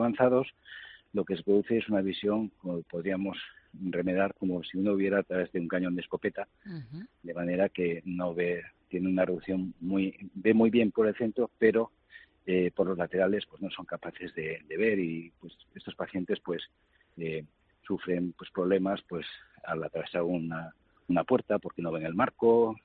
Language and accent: Spanish; Bilbao, Basque Country, Spain; Buenos días, fenomenal, aquí en mi tierra chica.